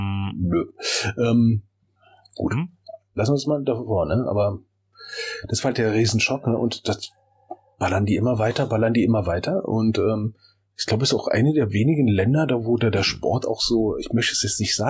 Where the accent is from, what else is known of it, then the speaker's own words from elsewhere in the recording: Berlin, Germany; Nee, wir kommen aus Berlin